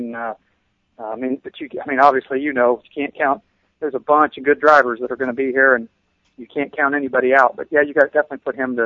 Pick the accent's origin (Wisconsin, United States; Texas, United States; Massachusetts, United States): Massachusetts, United States; Worcester; Worcester's about 2 hour drive, you know, my hometown